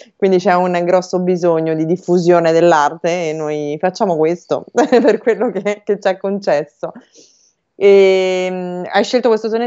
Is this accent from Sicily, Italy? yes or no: no; Rome, Lazio, Italy; devo dire che da romana la cupola di San Pietro è qualcosa di incredibile